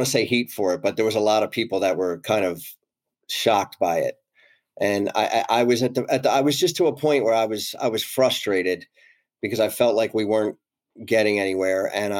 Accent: Bensalem, Pennsylvania, United States; from Bensalem.

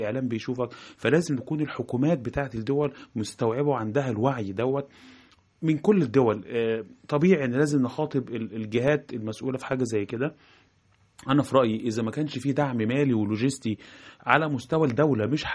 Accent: Egypt; هو جمعيه بقى لها 20 سنه عندنا في مصر

